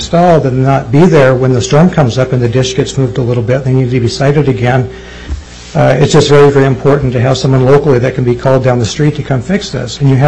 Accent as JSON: {"language": "English", "town": "Wrangell", "region": "Alaska", "country": "United States", "said": "I'm from Wrangell, Alaska, and I am a dealer for HughesNet."}